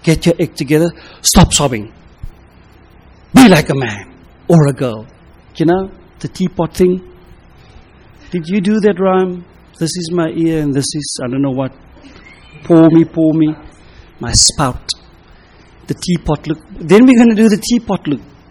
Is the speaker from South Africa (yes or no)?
yes; South Africa; Yeah, I'm from South Africa.